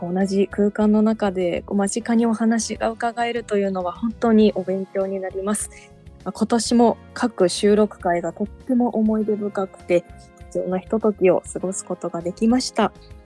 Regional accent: Hokkaido, Japan; このコーナーは北海道出身どさんこの … が毎月一つ皆さんに北海道弁をお伝えするコーナーです。

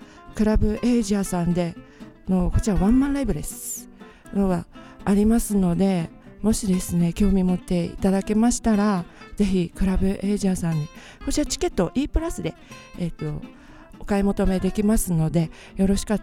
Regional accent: Kyushu, Japan; 私九州出身なんですけれども

